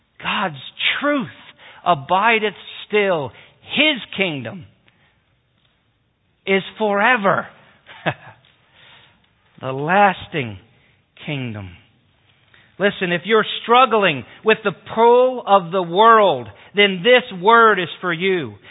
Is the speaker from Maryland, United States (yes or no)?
yes; Glen Burnie, Maryland, United States; The minister I grew up in Glen Burnie, the man who married Dana